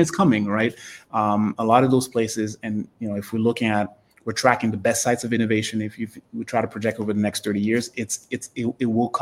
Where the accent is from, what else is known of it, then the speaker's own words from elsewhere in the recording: Canada; I'm Canadian